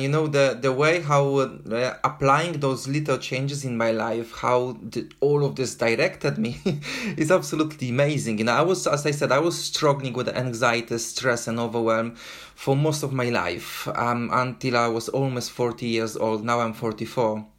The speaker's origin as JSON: {"language": "English", "country": "Poland", "moved": "yes", "lives_now": "London, United Kingdom", "said": "originally I'm from Poland. I live for the past 21 years in London"}